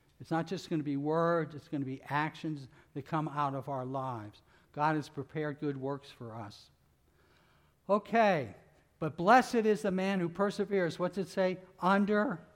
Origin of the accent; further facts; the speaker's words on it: Pittsburgh, Pennsylvania, United States; I grew up in Pittsburgh, and the first time I ever saw anybody crabbing, I was amazed. You don't go crabbing up in Pittsburgh.